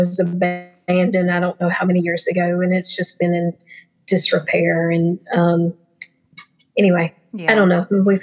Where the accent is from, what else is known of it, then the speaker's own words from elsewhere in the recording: Savannah, Georgia, United States; Because I was from Savannah, and therefore I liked country music.